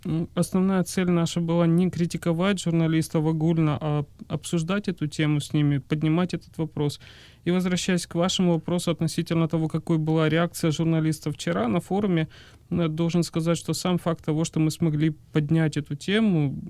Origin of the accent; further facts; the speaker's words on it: Slovakia; я из Словакии